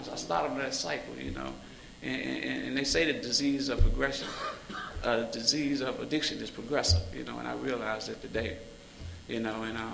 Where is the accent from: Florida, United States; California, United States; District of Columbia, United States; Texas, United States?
District of Columbia, United States; Washington; You know, I'm the youngest of 12 kids. I grew up in Southeast D.C.